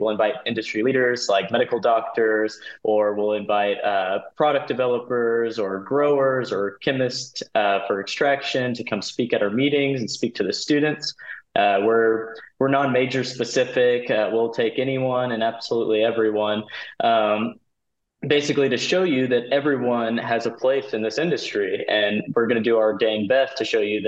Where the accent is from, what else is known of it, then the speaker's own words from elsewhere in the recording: Victoria, Texas, United States; We have a ranch down in Palacios, Texas. But I grew up in Victoria and more of the city area